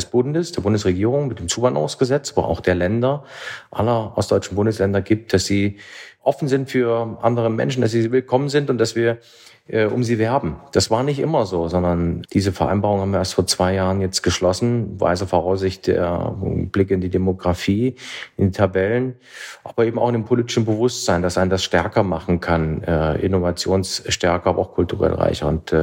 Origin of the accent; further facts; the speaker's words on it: Erfurt, Thuringia, Germany; Nehmen Sie meine Heimatstadt Erfurt